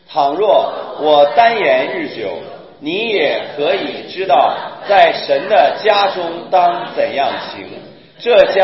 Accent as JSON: {"language": "Chinese", "country": "China", "said": "其实呢，我们中国人呢都是用情感建立的国家，知道吗？"}